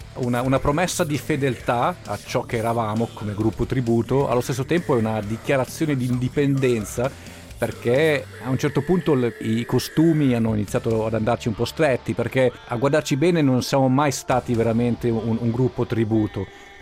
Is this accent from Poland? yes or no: no; Lucerne, Switzerland; che sono nato a Lucerna, sono cresciuto lì, ho fatto le scuole a Lucerna, sono cresciuto lì.